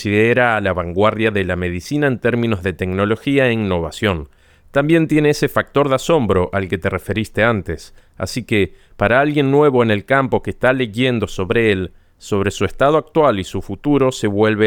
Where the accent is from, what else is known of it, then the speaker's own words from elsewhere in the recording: Dubai, United Arab Emirates; moved away as an adult; also born or lived in United States; específicamente a Dubái, antes de que se convirtiera en la metrópolis que es hoy. Así que crecí en Dubái durante la mayor parte de mi niñez. Luego asistí a la Universidad de Penn State, en Estados Unidos, donde completé mi bachillerato.